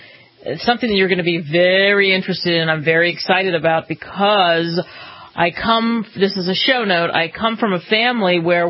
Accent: Philadelphia, Pennsylvania, United States; when I was a kid, I grew up outside of Philadelphia.

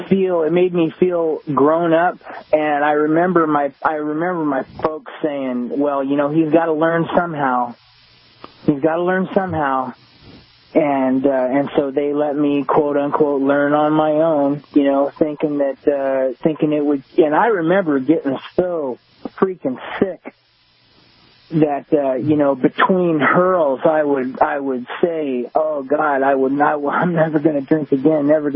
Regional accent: Oregon, United States; now in Washington, United States; Yeah, well, I'm from Oregon originally, live in Washington now

